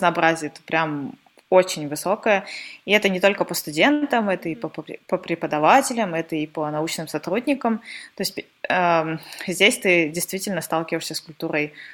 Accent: Russia; То есть, когда говоришь, что я из России, вот, потом люди подходят и говорят, о боже, ну это же так стереотипично.

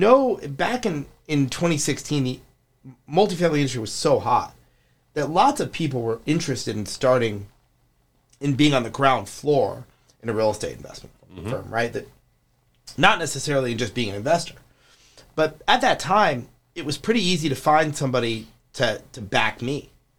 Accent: Kansas City, United States; also born or lived in Oklahoma; I grew up in Kansas City. I lived in Oklahoma for a little bit.

